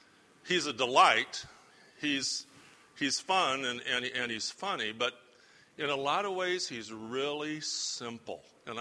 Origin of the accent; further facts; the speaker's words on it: Kewanee, Illinois, United States; born there; And I was born in Kewaunee, so that's good.